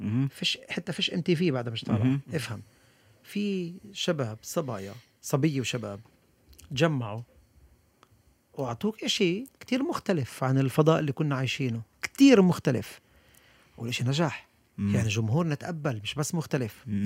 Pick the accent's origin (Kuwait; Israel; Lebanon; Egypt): Israel; Haifa, Haifa District; طبعا انا من حيفا طبعا، بس ما بعرف ليش قلت حيفا، بس احنا ربينا بحيفا